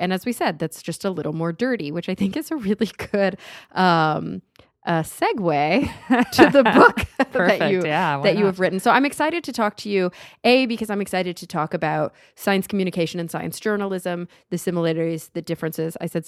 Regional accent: Texas, United States; and I grew up in Texas, so we're both Southerners.

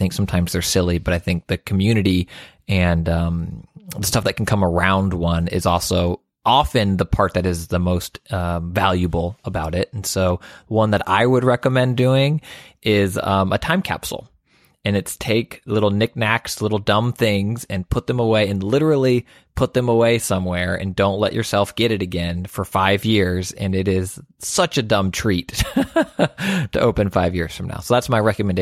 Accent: Houston, Texas, United States; I'm from Houston, so, like, this 1900 Galveston hurricane is something that most Houston kids know.

